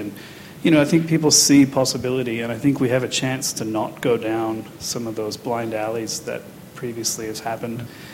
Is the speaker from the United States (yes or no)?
no; Canada; now in Australia; Australia, where I live now, I'm from Australia, but Canada is where I grew up.